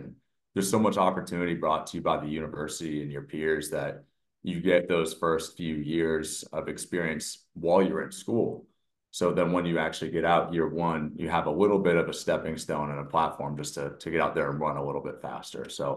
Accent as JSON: {"language": "English", "region": "West Coast", "country": "United States", "tie": "born or raised there", "said": "before I even went to Clemson, I grew up on the West Coast."}